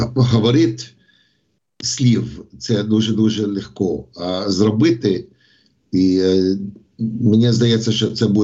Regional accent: United States; Ukrainian is a second language; now in Ukraine; я американський хлопець, я і виріс в Америці, працюю вже в Україні і живу 32 роки, але все одно я американець.

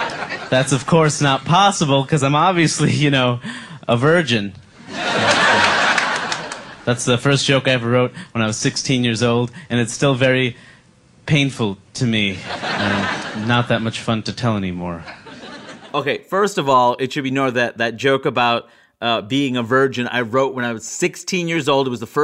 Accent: New York, United States; As a New Yorker, as a lifelong New Yorker who remembers you as a six-year-old.

